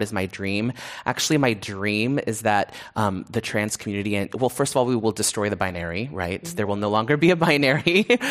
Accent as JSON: {"language": "English", "town": "San Francisco", "region": "California", "country": "United States", "tie": "born or raised there", "said": "Because I grew up in a city where diversity was valued, and at a time, I think, also where diversity was really valued"}